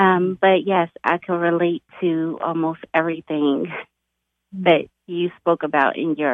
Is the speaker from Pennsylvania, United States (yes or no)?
yes; Philadelphia, Pennsylvania, United States; now in Delaware, United States; I am actually, I'm from Philadelphia, but I live in Delaware.